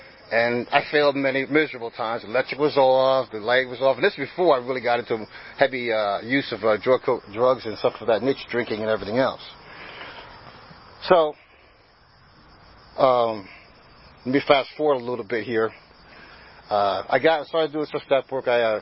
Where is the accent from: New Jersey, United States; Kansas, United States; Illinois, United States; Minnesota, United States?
New Jersey, United States; Yeah, I'm from New Jersey, so some of you guys who are Pittsburgh fans, you're not going to like it, so I understand. But I was born and raised in North Jersey.